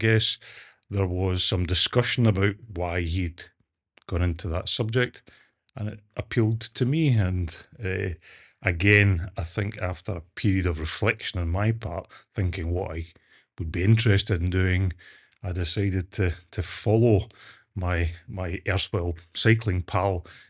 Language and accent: English; Scotland, United Kingdom; as by my accent, I'm from a different system north of the border in Scotland.